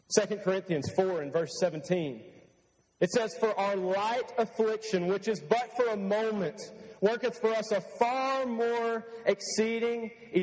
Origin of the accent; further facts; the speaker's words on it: Alabama, United States; Romans 8 and verse 18 says, and I like this because I'm from Alabama